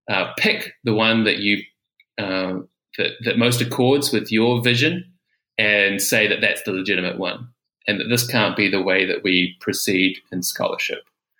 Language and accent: English; New Zealand; for me as a New Zealander was quite an unusual experience, because in New Zealand we don't have a lot of fire in the landscape.